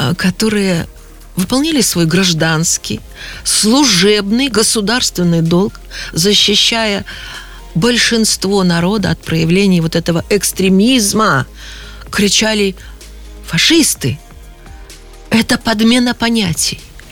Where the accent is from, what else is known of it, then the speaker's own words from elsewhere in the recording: Belarus; Мы страна, мы белорусы, мы земля священная.